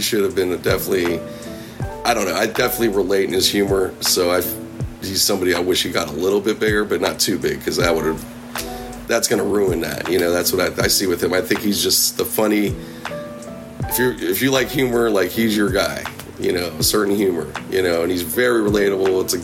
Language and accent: English; Pittsburgh, Pennsylvania, United States; So, being I grew up in Pittsburgh, which was definitely a lower cost place versus, you know, but not as low as like the neighbors like Ohio and West Virginia.